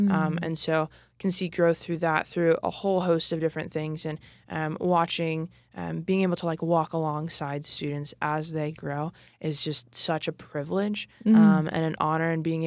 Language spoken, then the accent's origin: English; St. Augustine, Florida, United States; I'm originally from Florida, from St. Augustine, Florida.